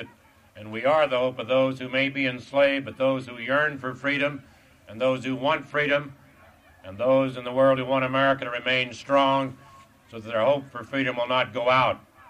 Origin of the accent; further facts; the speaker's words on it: Russell, Kansas, United States; I might say, as you mentioned, Buddy, that I am from Russell, Kansas.